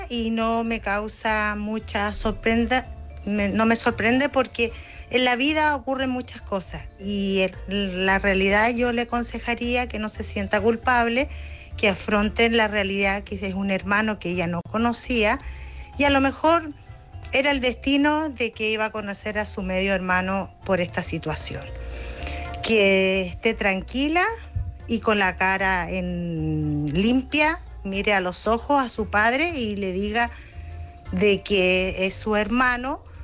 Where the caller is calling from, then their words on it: Chile; Hola, ¿qué tal? Soy de Chile.